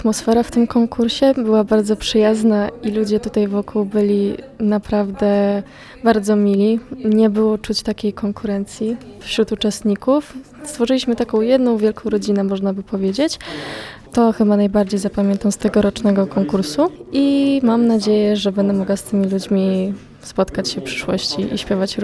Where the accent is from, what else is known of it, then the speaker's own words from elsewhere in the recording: Warmian-Masurian Voivodeship, Poland; mam 17 lat i jestem z Podolsztyna.